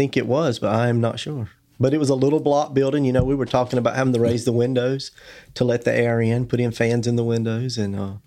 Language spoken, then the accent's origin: English; Gaffney, South Carolina, United States; born there; I was born in Gaffney, South Carolina, in the upstate.